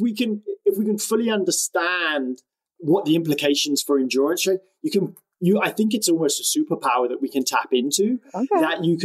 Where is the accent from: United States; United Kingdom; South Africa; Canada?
United Kingdom; South of England; accent: southern English; not in Texas, my accent's not from there, but like from in the south of England